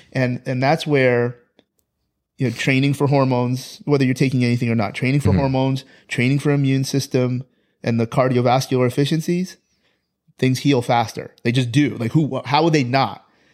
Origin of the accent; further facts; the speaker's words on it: Toronto, Ontario, Canada; I'm from Toronto. That Toronto is track town USA, not Eugene, Oregon.